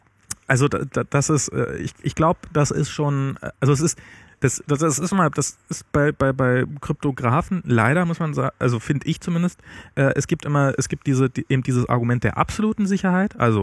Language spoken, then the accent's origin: German; East Germany, Germany; was bei mir als Ossi, der jetzt ja schon durchaus schon überwacht worden ist.